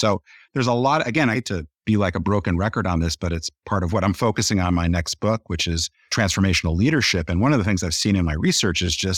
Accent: New York, United States; moved away; as a New Yorker who has been out of New York for many, many years, I can make this comment

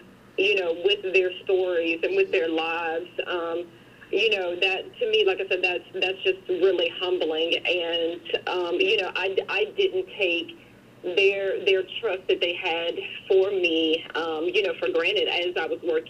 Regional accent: Franklin, United States; Yes, ma'am. Born and raised in Franklin, and a lot of my family is actually still living there now.

